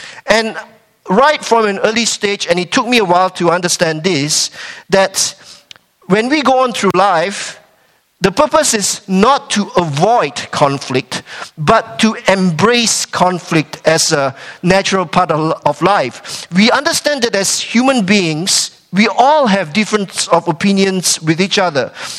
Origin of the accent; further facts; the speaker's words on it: Malaysia; English is a second language; When I was about 7 years old, growing up in Malaysia